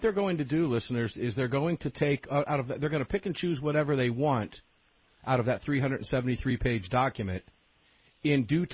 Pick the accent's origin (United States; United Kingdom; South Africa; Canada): United States; Tampa, Florida; in beautiful Sarasota, Florida, just south of my hometown in Tampa. I'm jealous. I miss home